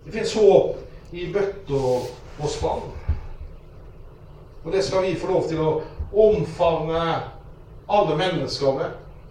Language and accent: Norwegian; Haugesund, Rogaland, Norway; jeg vokste opp i Haugesund. Jeg liker ikke å si 70-80-tallet. Så jeg pleier å si at jeg vokste opp i Haugesund på 80-tallet.